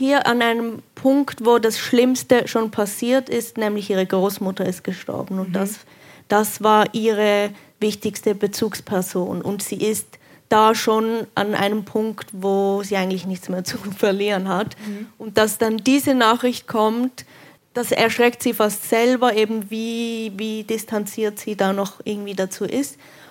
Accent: Switzerland; Ich bin in der Schweiz aufgewachsen. Ich habe nicht Italienisch gelernt zu Hause.

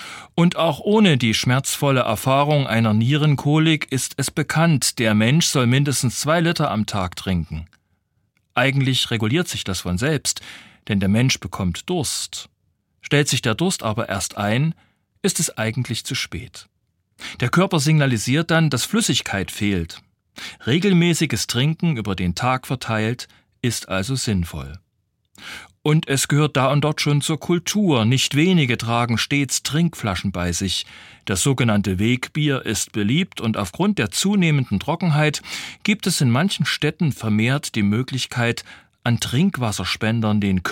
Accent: Leipzig, Saxony, Germany; Ich komme aus Leipzig

